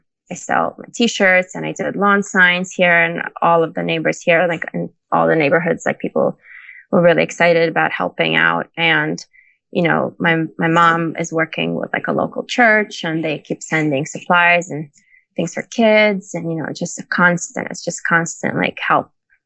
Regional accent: Ukraine; also born or lived in Brooklyn; because I'm from Ukraine and Brooklyn, so we don't do lawn signs.

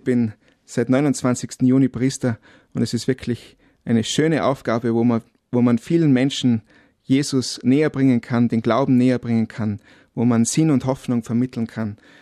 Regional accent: Kitzbühel, Tyrol, Austria; Und ich selber bin also mit dem Sport aufgewachsen. In Kitzbühel natürlich gibt es viele, also Kitzbühel, meine Heimatstadt, da gibt es viele Sportveranstaltungen.

